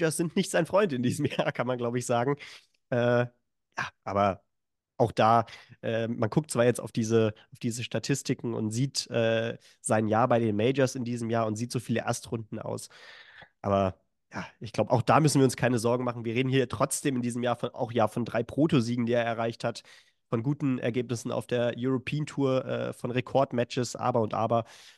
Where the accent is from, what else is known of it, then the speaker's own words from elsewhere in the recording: Germany; Als Deutscher sagt man das, glaube ich